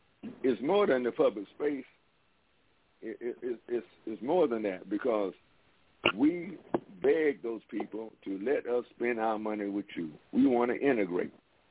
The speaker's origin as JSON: {"language": "English", "town": "High Point", "region": "North Carolina", "country": "United States", "tie": "born or raised there", "said": "When I was 8, 9, 10 years old, I can remember participating in the civil rights movement in my hometown, High Point, North Carolina."}